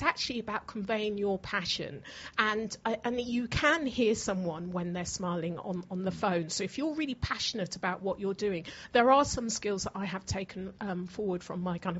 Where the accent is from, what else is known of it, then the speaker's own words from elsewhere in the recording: England, United Kingdom; at the time when I grew up in England, there wasn't even black tellers.